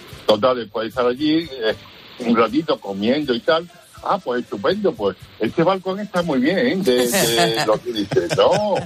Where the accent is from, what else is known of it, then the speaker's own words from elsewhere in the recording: Andalusia, Spain; yo soy de Monte Miguel, de aquí de Sevilla, del Dion Valencina.